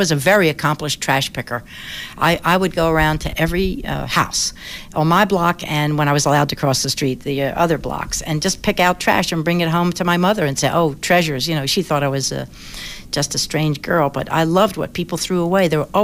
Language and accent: English; Philadelphia, Pennsylvania, United States; The main difference is that everybody in the neighborhood was broke, but we weren't poor.